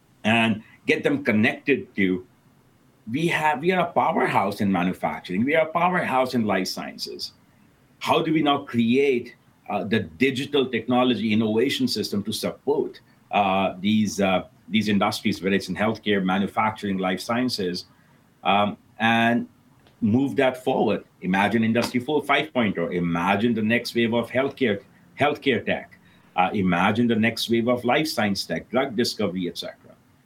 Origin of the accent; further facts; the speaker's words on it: Midwest, United States; I'm from the Midwest. I stay close to Notre Dame.